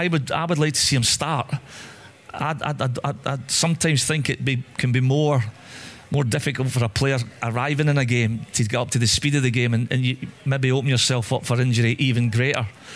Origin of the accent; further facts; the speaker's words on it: United Kingdom; As a British player, I would have chosen to play in the FA Cup.